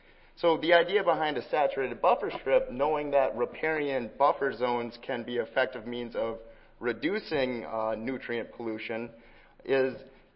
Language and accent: English; Minnesota, United States; So more specifically, looking at my home state of Minnesota